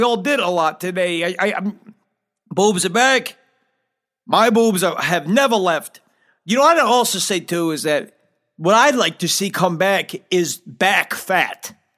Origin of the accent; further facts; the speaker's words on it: Forest Hills, New York, United States; I'm from Forest Hills. All right, I got street training, okay?